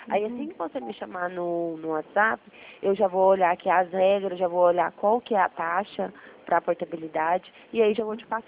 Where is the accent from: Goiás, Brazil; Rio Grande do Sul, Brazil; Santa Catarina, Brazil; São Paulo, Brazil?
Goiás, Brazil; Goiânia; Não, eu sou aqui de Goiânia. Eu atendo aqui no escritório de Goiânia.